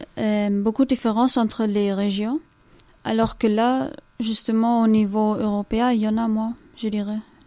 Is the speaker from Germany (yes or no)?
yes; Munich, Bavaria, Germany; Donc moi, je viens de Munich, en Bavière.